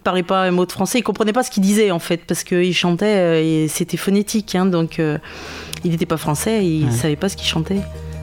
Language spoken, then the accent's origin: French; Montluçon, Auvergne-Rhône-Alpes, France; moved away as an adult; Oui, je suis d'Auvergne, je suis de Montluçon exactement.